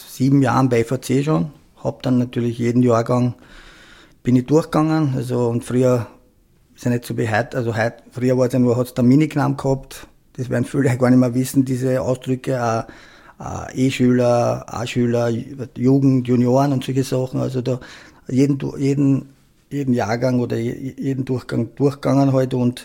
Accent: Vienna, Austria; ich bin ein 79er Jahrgang, bin geboren in Wien, bin aber kroatischer Staatsbürger, bin Urfloridsdorfer, wie man sagt, also habe mein Leben lang nur in Floridsdorf gelebt, ja.

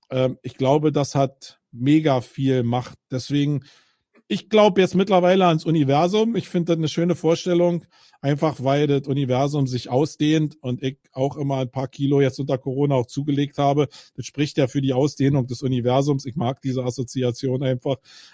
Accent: Berlin, Germany; ich bin Berliner

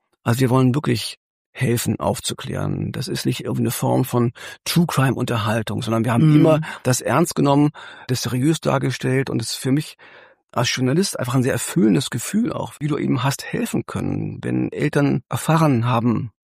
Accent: East Germany, Germany; wir waren natürlich als Kinder in der DDR

